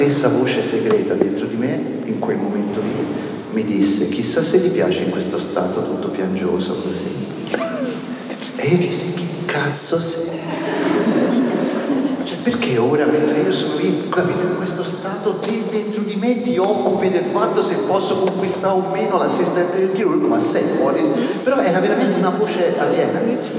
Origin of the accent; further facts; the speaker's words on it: Pisa, Tuscany, Italy; Cioè da pisano la prima domanda che mi sono fatto, da toscano la prima domanda è stata